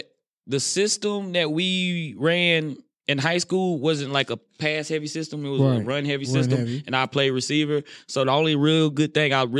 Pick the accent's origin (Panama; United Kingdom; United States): United States; Atlanta, Texas; originally from Atlanta, Texas.